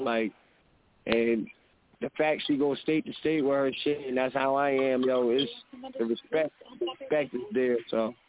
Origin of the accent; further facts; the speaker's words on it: New Jersey, United States; also born or lived in California; now in Charlotte, United States; I relocated it to Charlotte. That's where I'm based out of now. I'm from Jersey.